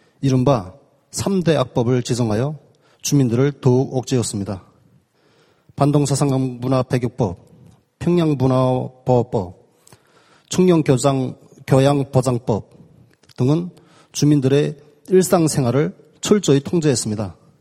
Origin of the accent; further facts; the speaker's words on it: Haeju, South Hwanghae, North Korea; now in South Korea; 저는 황해남도 해주시에서 태어나 어린 시절부터 아버지의 영향으로 대한민국에 대한 깊은 동경심을 품고 자랐습니다.